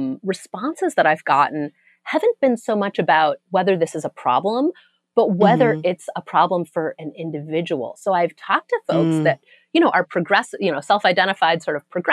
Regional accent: Berkeley, California, United States; this doesn't really apply to me because I grew up in Berkeley.

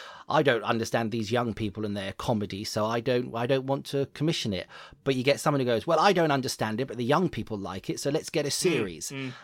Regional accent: United Kingdom; the self-deprecating humour that we enjoy so much as a British people.

